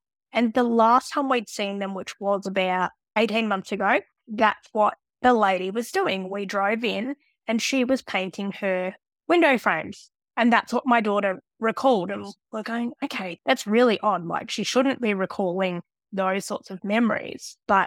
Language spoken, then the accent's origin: English; Melbourne, Victoria, Australia; So when I was a child, we grew up in Melbourne.